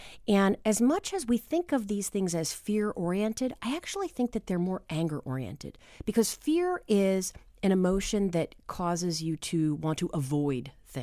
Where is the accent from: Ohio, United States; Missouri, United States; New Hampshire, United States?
New Hampshire, United States; But I am from New Hampshire, and I'm from a rural area in New Hampshire.